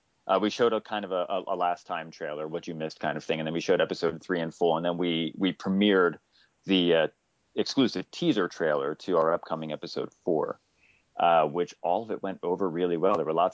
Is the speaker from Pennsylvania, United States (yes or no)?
yes; Philadelphia, Pennsylvania, United States; a lot of people know us because we're from Philly